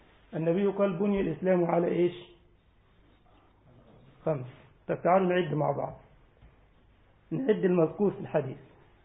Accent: Egypt; عندنا في مصر يقول لك سلو بلدنا كده.

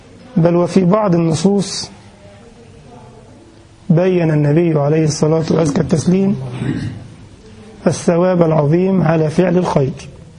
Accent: Egypt; المثل موجود عندنا في مصر

